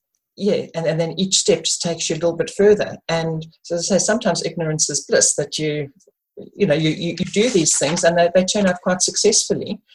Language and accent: English; South Africa; I grew up in South Africa